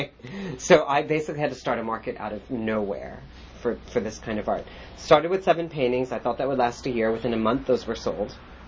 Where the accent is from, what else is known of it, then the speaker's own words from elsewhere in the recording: Illinois, United States; He was also from Illinois. I was raised in Illinois, and we had kind of a good connection.